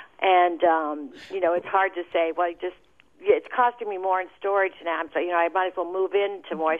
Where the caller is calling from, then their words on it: New York, United States; I'm calling from the East End of Long Island.